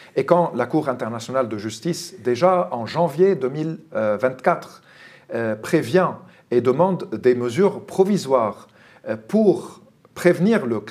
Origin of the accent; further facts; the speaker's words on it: Lebanon; now in France; étant franco-libanais, certains m'invitent parce que je connais mon pays d'origine. J'y ai vécu 35 ans.